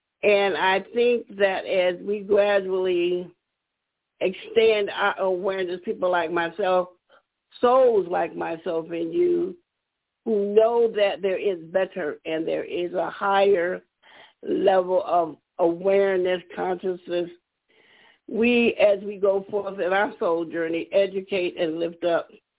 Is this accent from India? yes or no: no; Youngstown, Ohio, United States; I grew up partially in High Park based on that immigrant experience of my father coming from the South and working at, as they opened up jobs for black men at the steel mill, and that's where he worked, Youngstown Sheet and Tube